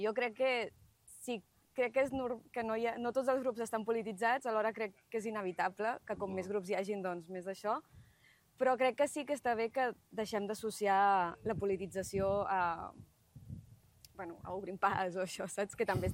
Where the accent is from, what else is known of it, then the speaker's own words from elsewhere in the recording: Premià de Mar, Catalonia, Spain; A més, jo soc de Premià de Mar, o sigui, no soc de Mallorca, però també tinc el Mediterrani allà a la porta de casa